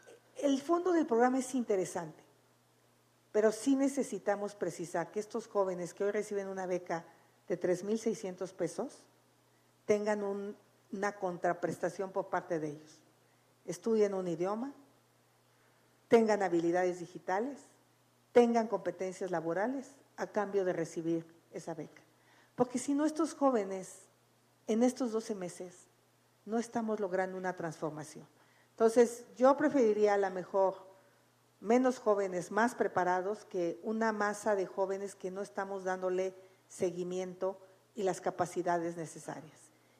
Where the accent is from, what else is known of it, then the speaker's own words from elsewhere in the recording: Hidalgo, Mexico; moved away; Yo tampoco regresé a Hidalgo y tampoco regresé a mi pueblo